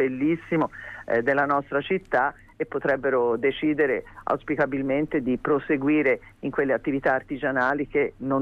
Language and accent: Italian; Florence, Tuscany, Italy; io essendo fiorentina